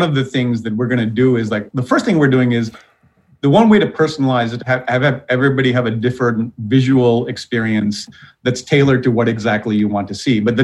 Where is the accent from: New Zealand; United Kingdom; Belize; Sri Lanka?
Sri Lanka; now in Wausau, United States; No, I grew up in Sri Lanka, which is a tiny island near India, for those who don't know.